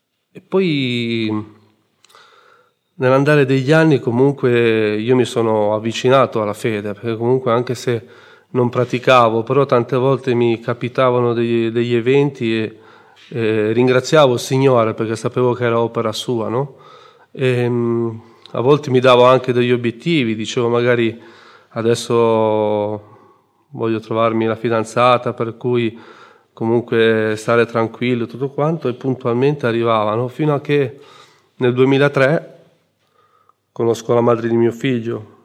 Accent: Diano Marina, Liguria, Italy; vengo da Iano Marina in Liguria. Ho 42 anni e sono in comunità dal 2019, da ottobre 2019. Sono il secondo di 5 figli.

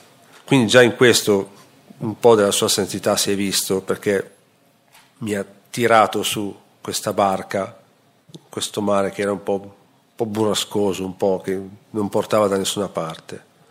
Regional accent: Milan, Lombardy, Italy; veniamo da Milano

